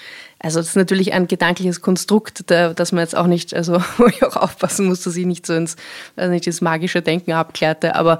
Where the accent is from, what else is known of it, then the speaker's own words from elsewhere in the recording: Vienna, Austria; Ja, ich bin in Wien aufgewachsen.